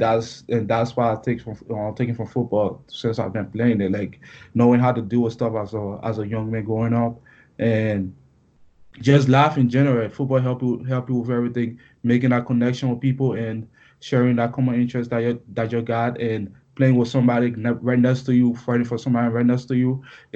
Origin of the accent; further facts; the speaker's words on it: Liberia; now in United States; It was tough. My accent was it was a main downfall. It was a hard transition for me